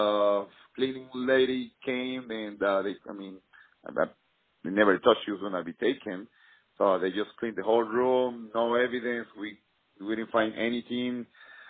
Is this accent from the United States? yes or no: no; Venezuela; I'm from Venezuela